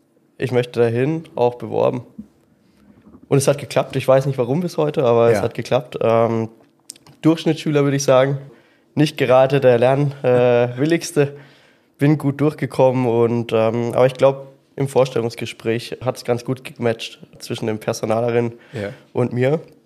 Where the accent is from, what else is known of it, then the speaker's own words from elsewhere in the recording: Bavaria, Germany; im Endeffekt komme ich aus Unterfranken, nähe Würzburg, im kleinen Provinzstädtchen bei Bernheim. Sehr nah zu Ipofen